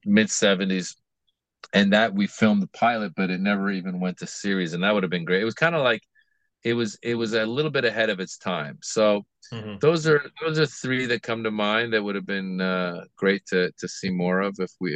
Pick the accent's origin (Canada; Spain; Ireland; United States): United States; California; Yeah, I was raised in the Bay Area.